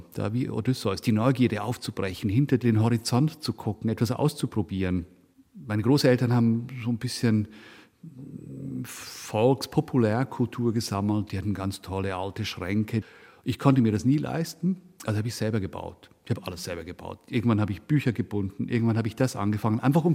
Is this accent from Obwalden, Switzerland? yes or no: yes; Engelberg, Obwalden, Switzerland; Engelberg ist mein Heimatort.